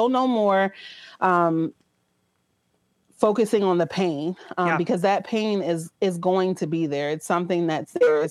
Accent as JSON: {"language": "English", "town": "Philadelphia", "region": "Pennsylvania", "country": "United States", "tie": "born or raised there", "lives_now": "Maryland, United States", "said": "I'm currently living in Maryland. I grew up in Philadelphia."}